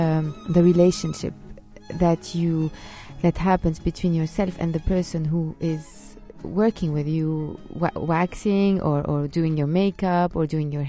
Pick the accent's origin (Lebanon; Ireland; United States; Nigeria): Lebanon; I grew up in Lebanon and I was born in a village in the mountains.